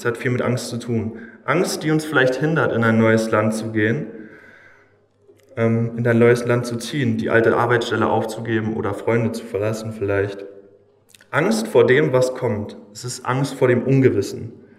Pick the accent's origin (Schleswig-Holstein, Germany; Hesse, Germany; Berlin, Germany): Hesse, Germany; Leimsfeld; Ich komme aus Leimsfeld, wenn ihr das kennt. Das ist eine riesengroße Stadt, die sollte jeder kennen. Die ist ganz nah bei Fritzlar